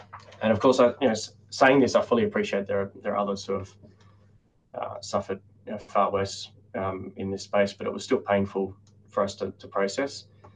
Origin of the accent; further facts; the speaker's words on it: Adelaide, South Australia, Australia; Yeah, so I grew up in Adelaide as well.